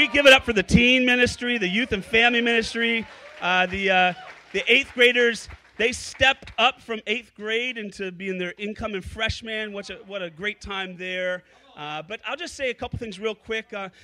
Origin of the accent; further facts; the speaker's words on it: Canada; now in United States; We're from Canada